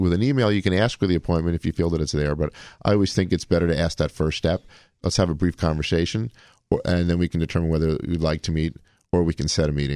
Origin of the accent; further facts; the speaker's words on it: Dallas, Texas, United States; No, I'm from Dallas. I'm a Cowboy fan.